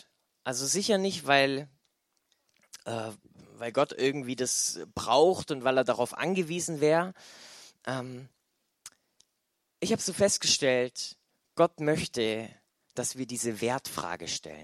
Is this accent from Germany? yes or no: yes; Baden-Württemberg, Germany; Mein Bestes ist mein Geld natürlich als Schwabe